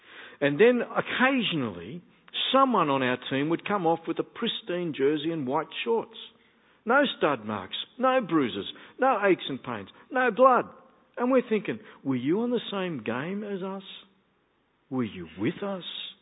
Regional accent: Campsie, Scotland, United Kingdom; as Italians were when I was growing up in Campsie, they may well have been called Little Italy. When our neighbours in Campsie, when I was a kid, they would every year tread grapes

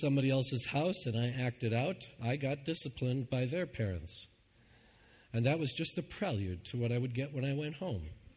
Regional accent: New Hampshire, United States; I come from New Hampshire, where Bishop Robinson of the Episcopal Church is the one that set aside the firestorm

